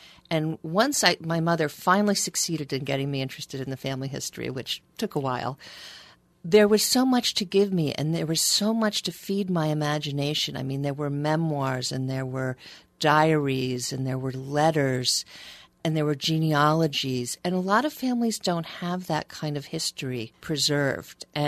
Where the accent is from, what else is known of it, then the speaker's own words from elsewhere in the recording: New York, United States; I grew up in New York.